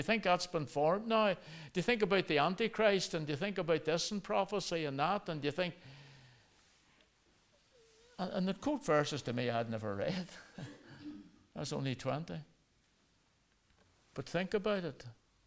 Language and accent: English; Belfast, Northern Ireland, United Kingdom; I grew up in Belfast as a boy.